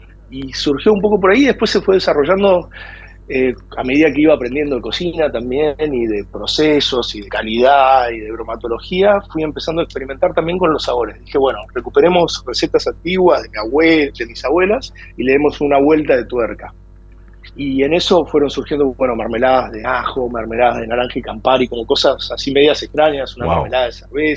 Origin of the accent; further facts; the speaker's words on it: Salta, Argentina; also born or lived in Buenos Aires; llegué ayer de Salta. Después de 5 años que estuve acá en Buenos Aires, volví.